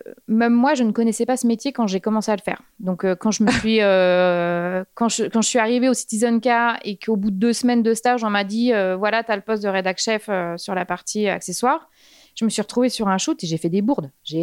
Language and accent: French; Saint-Hilaire-du-Harcouët, Normandy, France; Donc, je viens de Normandie, je suis partie à l'âge de 15 ans de chez mes parents, puisqu'à Saint-Hilaire-du-Harcouët, nous n'avions pas d'école de mode.